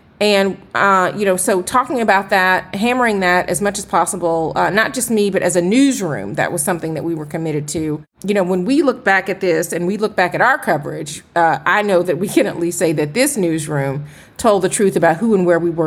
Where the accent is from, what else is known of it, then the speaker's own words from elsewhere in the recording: Atlanta, Georgia, United States; You know, I'm from Atlanta, but I've spent some time in the country, in Georgia, with my relatives.